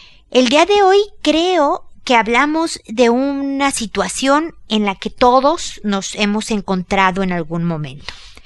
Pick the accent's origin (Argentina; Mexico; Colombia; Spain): Mexico; soy mexicana y sentí el del 85